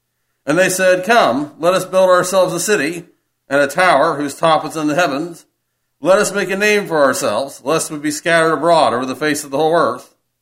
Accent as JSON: {"language": "English", "region": "Appalachia", "country": "United States", "said": "I'm from Appalachia originally, I know that at least one of us here also is."}